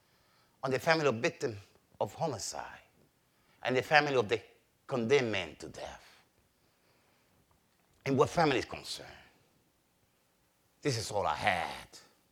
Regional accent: Puerto Rico; also born or lived in Brooklyn, New York; I was born in Brooklyn, New York, but I raised in the island of Puerto Rico. They took me back when I was a little kid.

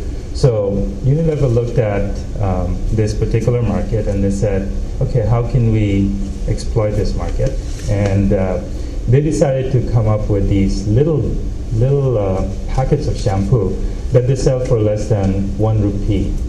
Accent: Bangladesh; I'm originally from Bangladesh

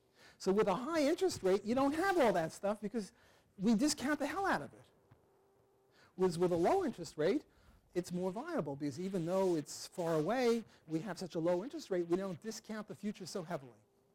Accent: Brooklyn, New York, United States; Am I speaking too fast? I'm from Brooklyn, you know, we go fast.

